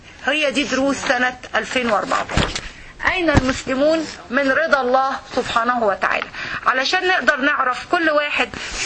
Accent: Egypt; دي عندنا في مصر

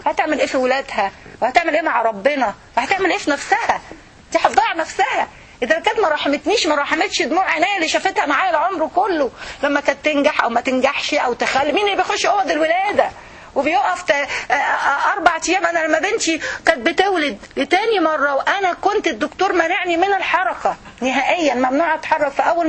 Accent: Egypt; احنا عندنا في مصر بيوت

